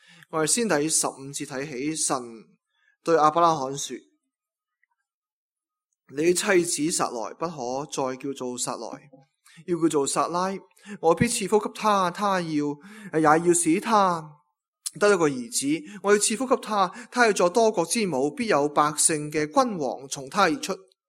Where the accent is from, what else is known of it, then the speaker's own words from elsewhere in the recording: China; 我是中国人有啲咁嘅印象